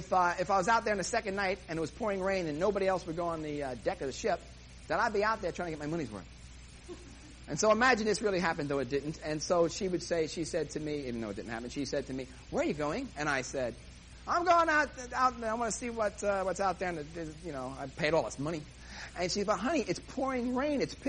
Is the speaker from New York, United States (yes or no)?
yes; New York, United States; Now, being a New Yorker, I can handle anything.